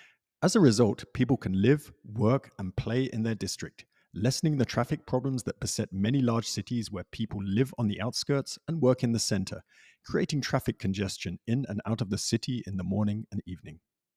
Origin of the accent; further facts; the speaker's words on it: Zurich, Switzerland; half the population of my hometown Zurich.